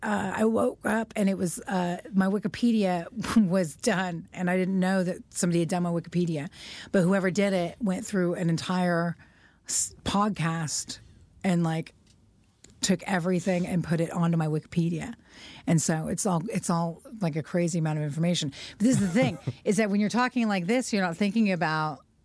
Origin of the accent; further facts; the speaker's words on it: Portland, Oregon, United States; Yeah, I was born and raised on Hawthorne. Before Portland was gentrified at all. So I was raised on Hawthorne